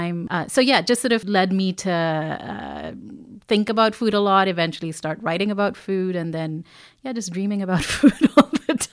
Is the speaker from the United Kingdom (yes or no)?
no; Delhi, India; now in Toronto, California, United States; I was in growing up in Delhi at that time